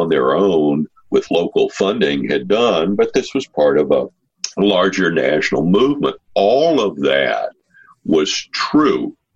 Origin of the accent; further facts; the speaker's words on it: Mississippi, United States; And that was how I felt growing up in the Mississippi Delta.